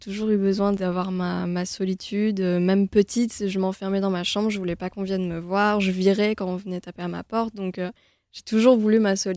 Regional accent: Allauch, Provence-Alpes-Côte d'Azur, France; Mais j'ai grandi à Allo, à côté de Marseille. Donc, c'est une petite commune. Et voilà, j'ai grandi là-bas

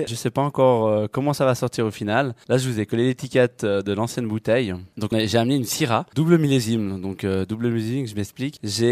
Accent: France; moi, je suis française, j'ai trois nationalités, oui. Suisse … de par ma mère

